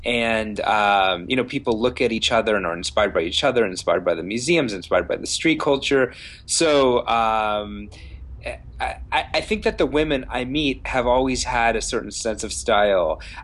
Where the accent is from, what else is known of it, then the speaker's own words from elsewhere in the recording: San Diego, California, United States; Like, I grew up in San Diego. You have to drive everywhere, so you don't see a lot of people.